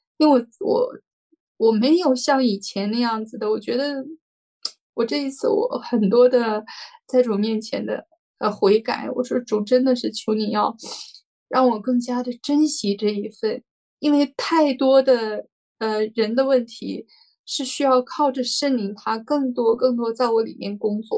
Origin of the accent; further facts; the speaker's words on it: China; 像我中国人比较爱面子呀这样子的